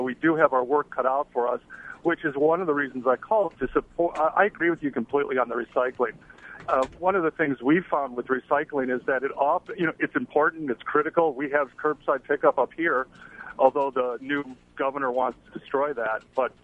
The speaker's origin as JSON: {"language": "English", "town": "Homewood", "region": "Illinois", "country": "United States", "tie": "born or raised there", "said": "I grew up in the South Side, Homewood"}